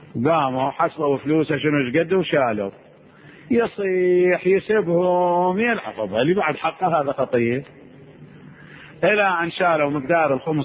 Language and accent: Arabic; Iraq; moved away; مو هذا كان حرام عندنا بالعراق